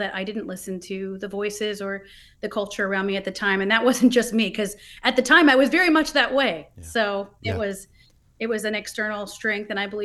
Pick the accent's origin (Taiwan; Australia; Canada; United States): Taiwan; I actually grew up over in that area. I grew up in Taiwan as a missionary kid for 16 years.